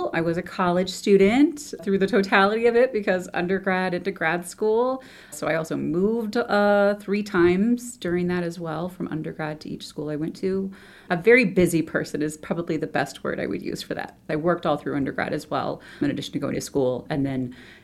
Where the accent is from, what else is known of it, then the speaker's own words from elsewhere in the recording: Midwest, United States; And I'd never seen the ocean because I'm from the Midwest.